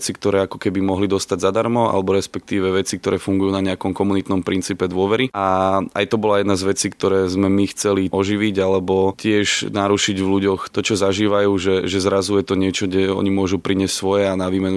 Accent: Smolenice, Trnava Region, Slovakia; Keďže som zo Smolenic, takže sme sa dohodli so starostom, že ju presunieme do Smolenic.

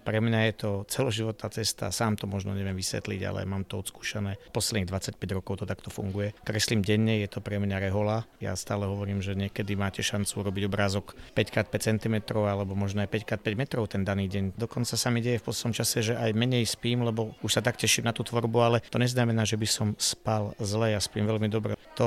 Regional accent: Žilina Region, Slovakia; Ja tým, že som sa narodil na Orave, som chlapec spod Veľkého Chočana

